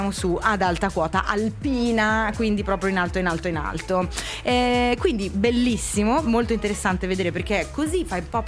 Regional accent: Italian Switzerland, Switzerland; Ma sai che vicino a casa mia, non so, cresce solo quel fiore e si trova solo nel mio paese, che è nella Svizzera italiana.

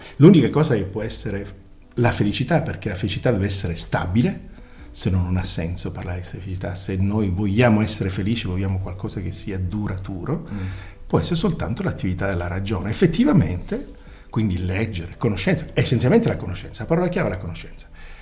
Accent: Sicily, Italy; moved away as an adult; now in Switzerland; sono siciliano, è importante precisarlo. È immigrato in Svizzera, avevo 20 anni, quindi 36 anni fa, e ho fatto università a Ginevra

